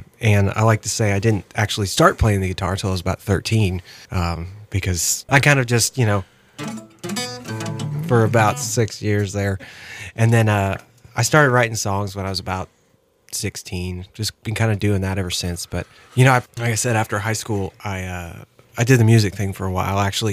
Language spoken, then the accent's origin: English; Altus, Oklahoma, United States; also born or lived in Weatherford / Sayre / Elk City / Lawton; I was born in Weatherford, Oklahoma. I spent about 2 months there. We moved around a little bit when I was a kid. We lived in Sayre, Elk City, Lawton for a little bit. But I spent the most of my life in Altus.